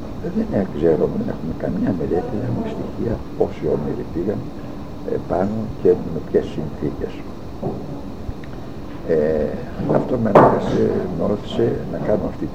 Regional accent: Pontikates, Epirus, Greece; born there; now in Xanthi, Greece; Όχι, γεννήθηκα στους Ποντικάτες των Ιωαννίνων, σε ένα χωριό του νομού Ιωαννίνων.

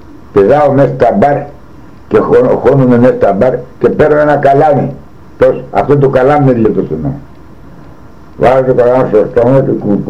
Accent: Komotini, East Macedonia and Thrace, Greece; also born or lived in Mytilene; Εγώ είμαι από τη Μυτιλήνη. Αλλά μεγάλωσα στην Κομωτινή.

